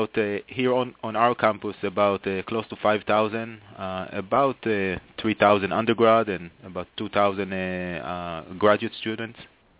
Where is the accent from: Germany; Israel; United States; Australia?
Israel; moved away as an adult; Well, I'm originally from Israel. Played at the national level in Israel